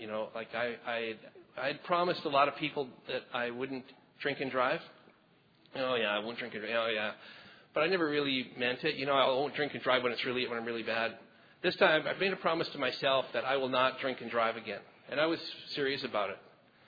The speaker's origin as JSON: {"language": "English", "country": "Canada", "said": "And I'm Canadian, eh?"}